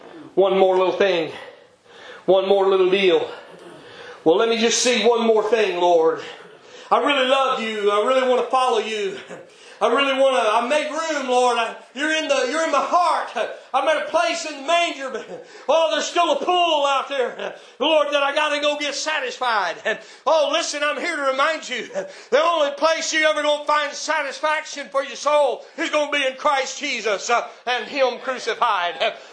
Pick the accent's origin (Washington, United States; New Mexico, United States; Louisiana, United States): Washington, United States; born there; now in Texas, United States; I said, no, I was born in Washington, but I got here as fast as I could.